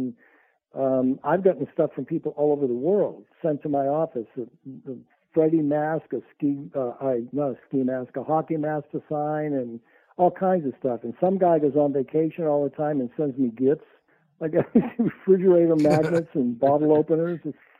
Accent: Massachusetts, United States; then coming back here for the winters, because I'm not going to spend a winter in Massachusetts. But I'm originally from Mass.

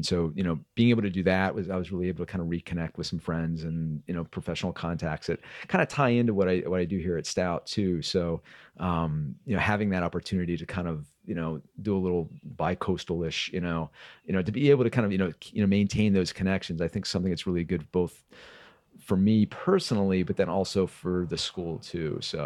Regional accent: Midwest, United States; also born or lived in Los Angeles; I moved here from Los Angeles 6 years ago, and you know, I grew up in the Midwest, so I kind of knew what I was in for in terms of weather and everything.

